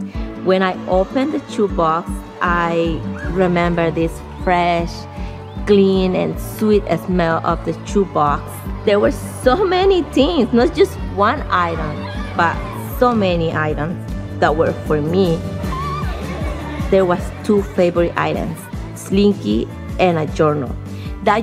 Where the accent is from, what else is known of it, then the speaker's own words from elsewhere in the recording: El Salvador; I am from El Salvador, which is the smallest country in Central America, but to me it's the most beautiful one.